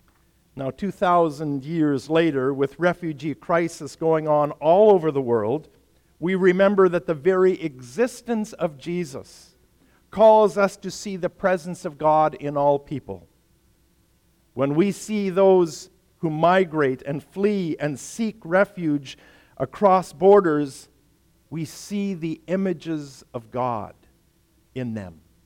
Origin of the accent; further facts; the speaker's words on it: Canada; Now, I'm a Canadian, all right?